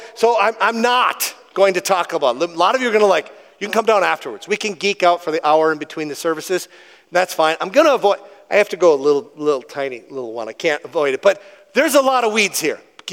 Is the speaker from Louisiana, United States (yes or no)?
no; Minnesota, United States; I'm from the Iron Range. We did everything simple up there, I guess